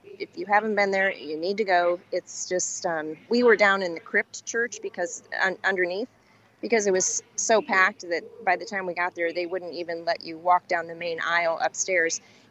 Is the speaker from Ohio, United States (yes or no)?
yes; Ohio, United States; We're from Ohio